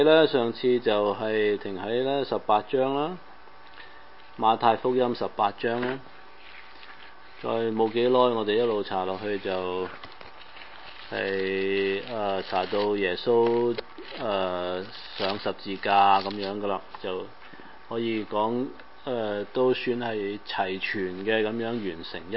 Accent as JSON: {"language": "Chinese", "region": "Guangdong", "country": "China", "said": "這個譯出來跟我們廣東人呢很有反應了。"}